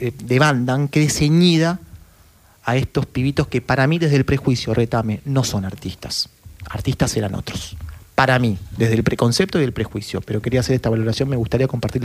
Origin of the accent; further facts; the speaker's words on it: Argentina; lejos de representarlos a nosotros, digamos, porque ahora somos argentinos